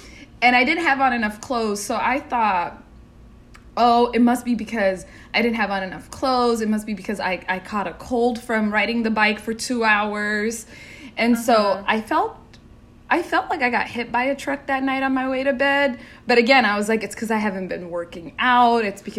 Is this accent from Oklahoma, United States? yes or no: no; Seattle, Washington, United States; now in New York City, United States; So I grew up by myself in Seattle, Washington.